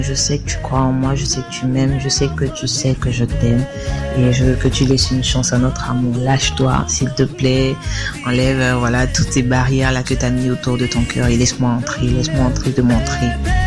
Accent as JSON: {"language": "French", "country": "Burkina Faso", "said": "une langue de chez moi, au Burkina."}